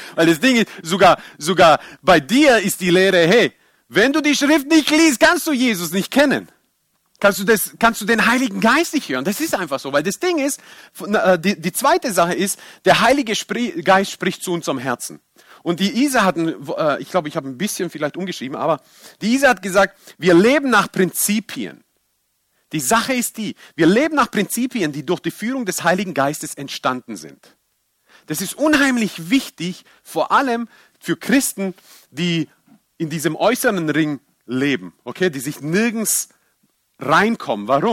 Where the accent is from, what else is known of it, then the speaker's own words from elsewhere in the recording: Croatia; German is a second language; ich als Kroate musste meinen kulturellen Hintergrund wirklich sehr stark loswerden